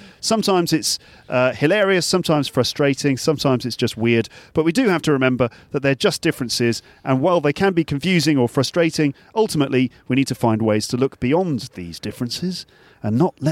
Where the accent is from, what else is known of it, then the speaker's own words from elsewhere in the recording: England, United Kingdom; No, I'm English, so I didn't say anything.